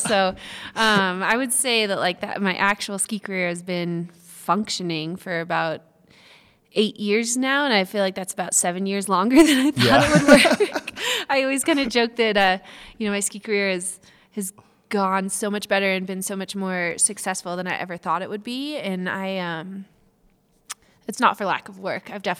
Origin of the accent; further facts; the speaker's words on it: Truckee, California, United States; I grew up in Lake Tahoe, California.